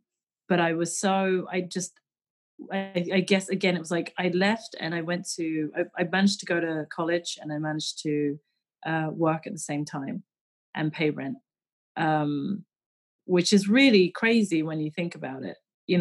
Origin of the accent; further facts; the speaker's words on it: England, United Kingdom; born there; I'm a British born Chinese, and I feel like my mum always had this like difficulty of wavering between the two, you know. It's like, especially because, you know, I'm born in 1984, so, and I'm the first generation to be born in England